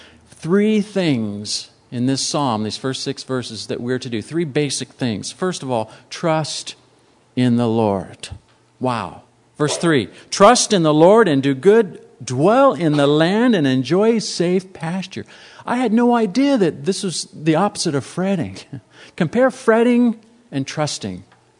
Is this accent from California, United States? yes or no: yes; El Cajon, California, United States; Now, I grew up out in East El Cajon as a kid, and I played on Rattlesnake Mountain. That was my playground